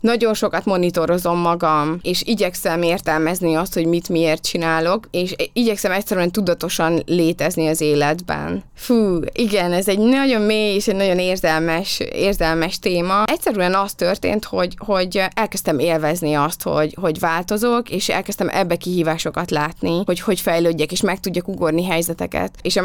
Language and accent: Hungarian; Transylvania, Romania; ugye ez is székelyként egy ilyen nagy lépés